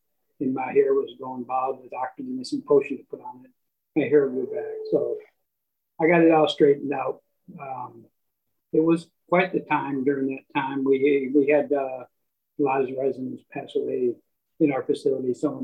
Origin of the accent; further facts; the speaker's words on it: Dallas, Texas, United States; I'm from Texas, Dallas, Texas. I got injured in Michigan in a water accident, and my brother lives down the street, so he could help me out some.